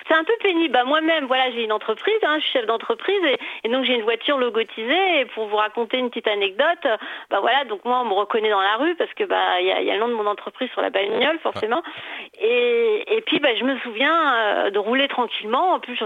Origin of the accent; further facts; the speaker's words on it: Portugal; enfin moi en tant que Portugaise, je me disais